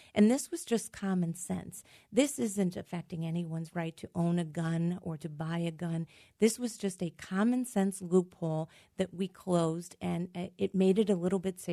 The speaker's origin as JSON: {"language": "English", "town": "Scranton", "region": "Pennsylvania", "country": "United States", "said": "Well, first, let me say I'm from the Northeast. I'm from Scranton."}